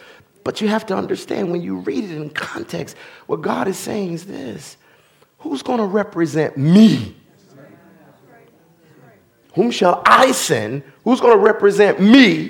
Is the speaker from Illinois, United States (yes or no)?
no; Philadelphia, Pennsylvania, United States; What good comes out of 33rd and Berks?